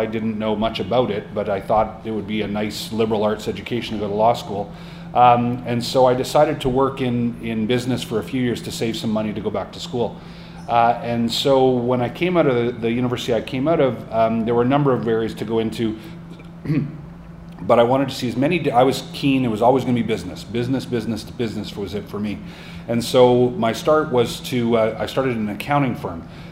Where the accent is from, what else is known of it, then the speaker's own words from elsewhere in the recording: Montreal, Quebec, Canada; I was living in Toronto. I grew up in Montreal